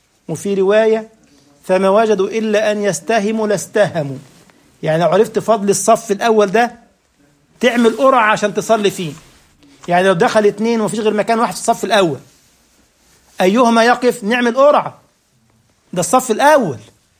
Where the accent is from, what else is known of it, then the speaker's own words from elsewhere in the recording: Egypt; والله كنت اعرف احدهم عندنا في مصر